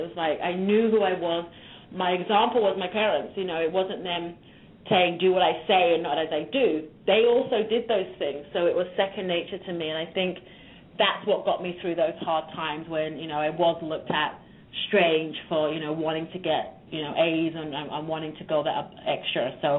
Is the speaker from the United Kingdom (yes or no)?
yes; United Kingdom; growing up in Britain, I experienced this thing.